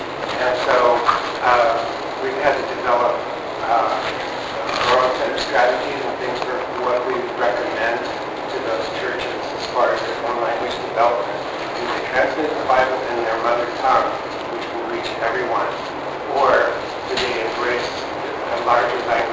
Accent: Sunnyvale, California, United States; moved away; I grew up in Sunnyvale. So when I left this area in 1986, it was not nearly as ethnic as it is now.

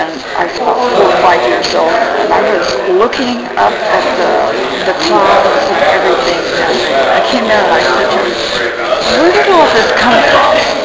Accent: Arkansas, United States; born there; I was born in Arkansas.

